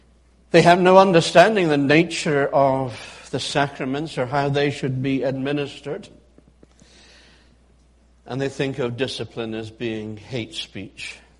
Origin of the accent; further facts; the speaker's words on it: Scotland, United Kingdom; Is that something to which I, as a Scot, should just simply say, it's not my nature to be outgoing?